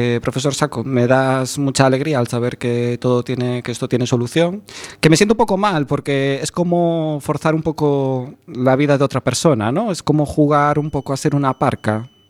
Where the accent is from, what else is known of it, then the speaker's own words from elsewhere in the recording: A Coruña, Galicia, Spain; nosotros somos de Coruña